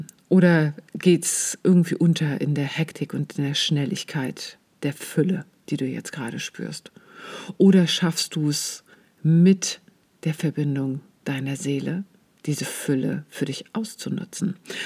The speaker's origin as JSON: {"language": "German", "region": "Baltic coast", "country": "Germany", "tie": "born or raised there", "lives_now": "Wiesbaden, Germany", "said": "Ich bin ja in der Ostsee groß geworden und als ich damals nach Wiesbaden gezogen bin, war ich echt schockiert, wie schnell hier die Sonne untergeht, weil für mich, ich bin am Strand sozusagen groß geworden, ja, und am Strand habe ich meine Jugend verbracht"}